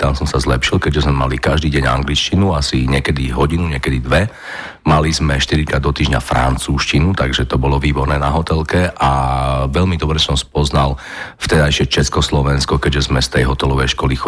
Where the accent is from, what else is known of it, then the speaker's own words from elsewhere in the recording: Trnava, Trnava Region, Slovakia; also born or lived in Nitra / Hlohovec / Piešťany; Ja som sa síce narodil v Nitre, ale som vyrastal v Lohovci, v Piešťanoch a v Trnave.